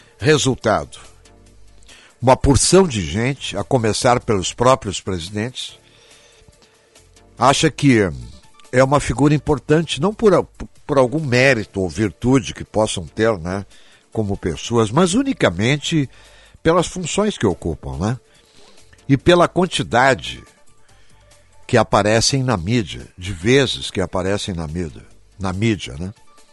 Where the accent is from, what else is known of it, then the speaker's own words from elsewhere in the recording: Brazil; eu sou brasileiro, eu defendo a minha pátria